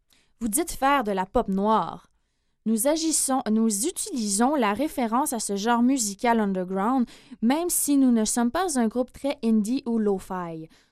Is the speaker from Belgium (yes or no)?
no; north-east France, France; Nous venons du nord-est de la France. Certes, on n'y trouve pas les hivers canadiens, mais il gèle quand même, il y a beaucoup de neige.